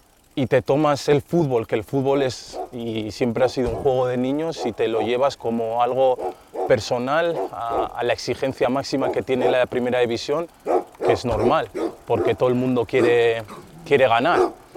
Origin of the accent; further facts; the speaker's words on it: Basque Country, Spain; Y yo me siento vasco como se sienten todos mis compañeros, ¿no?